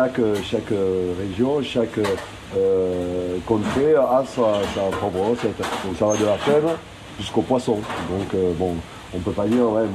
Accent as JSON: {"language": "French", "region": "Occitanie", "country": "France", "said": "parce que je suis originaire de Cassiano-Dari quand même."}